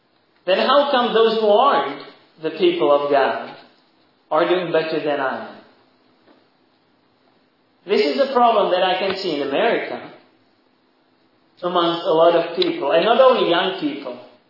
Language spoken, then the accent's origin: English; Czechia; I came here from the Czech Republic, which is a small country in the middle of Europe.